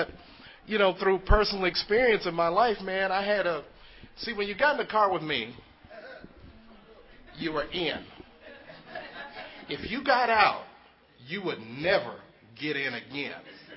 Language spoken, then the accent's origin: English; Denver, Colorado, United States; I'm an addict from Denver, Colorado. My area is the Mile High area.